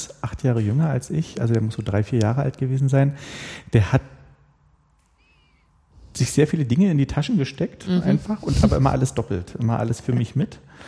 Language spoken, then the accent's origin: German; Berlin, Germany; Ich habe damals meine Kindheit auf dem Sophienhof in Hackschenhöfen verbracht und in Berlin war sicherlich nochmal eine andere Stimmung auch als im Rest des Landes.